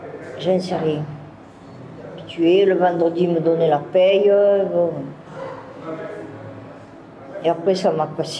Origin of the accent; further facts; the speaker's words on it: Marseille, Provence-Alpes-Côte d'Azur, France; Je suis retournée chez moi à Marseille. Et après, ma mère, toujours pareil. Après, je suis repartie à Narbonne. Et après Narbonne, je suis partie à Nice.